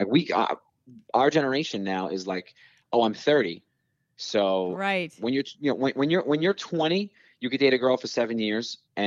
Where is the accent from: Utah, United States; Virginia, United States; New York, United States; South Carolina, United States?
New York, United States; Staten Island; But also growing up on Staten Island, when I would leave the house dressed kind of nice